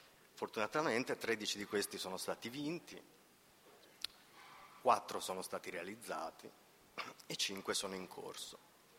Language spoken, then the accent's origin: Italian; Modena, Emilia-Romagna, Italy; accent: Modenese dialect; Io sono modenese, tra l'altro, posso farvela in dialetto modenese se volete, ma non so se capite tutto, perciò vado avanti in italiano.